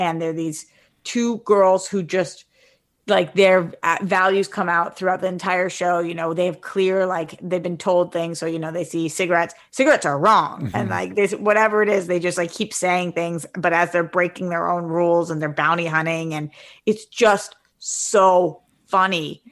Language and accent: English; East Coast, United States; I also, as an East Coaster, I'll be honest, I have very, very few Southern friends. Mm-hmm. I came from the East Coast. I live on the West Coast.